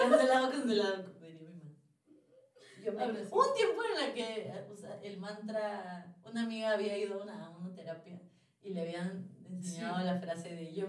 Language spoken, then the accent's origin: Spanish; Peru; Sí, somos peruanas.